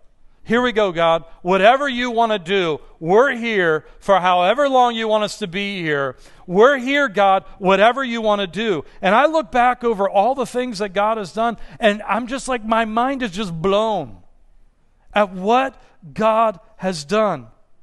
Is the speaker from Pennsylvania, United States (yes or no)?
yes; Pittsburgh, Pennsylvania, United States; I get to learn and eat foods that I didn't even know they existed growing up in Pittsburgh